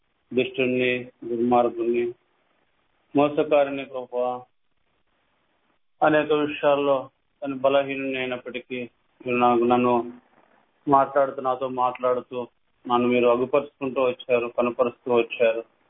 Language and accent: Telugu; Pamidi, Andhra Pradesh, India; నాది అనంతపురం జిల్లా పామిడి పట్టణం తాలూకా మున్సిపల్ అది. అయితే నేను ప్రభును ఎరగక మునుపు ఒక హిందూ కుటుంబంలో పుట్టిన వాడను.